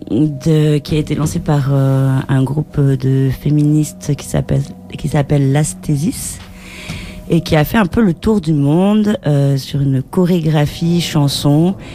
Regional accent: Hauts-de-France, France; accent: Nord-Pas-de-Calais; moi j'ai passé 4 jours dans le Nord et à chaque fois que je reviens du Nord-Pas-de-Calais, il y a mon accent du Nord-Pas-de-Calais qui revient.

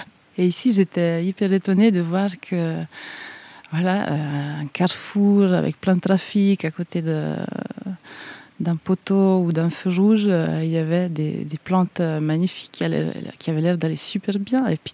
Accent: Ticino, Switzerland; now in Geneva, Switzerland; j'habite à Genève, je viens du Tessin

